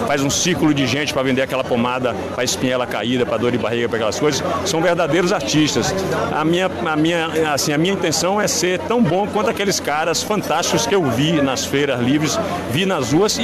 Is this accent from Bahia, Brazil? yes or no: yes; Itabuna, Bahia, Brazil; é um canto que desde criança eu via nas feiras livres, lá na Mangabinha, em Itabuna. Eu nasci no Alto da Lua, que é um ponto alto do bairro da Mangabinha.